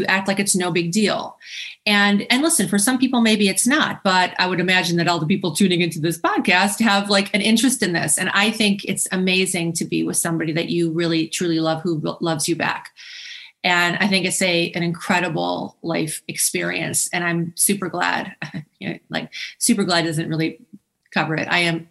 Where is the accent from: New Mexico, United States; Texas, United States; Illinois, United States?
Illinois, United States; Chicago; And she hails from my hometown of Chicago.